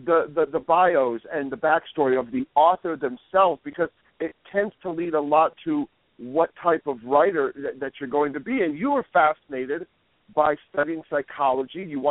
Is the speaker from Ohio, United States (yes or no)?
yes; Gahanna, Ohio, United States; but we're both sort of from the suburbs of Columbus, Ohio. I grew up in Gahanna.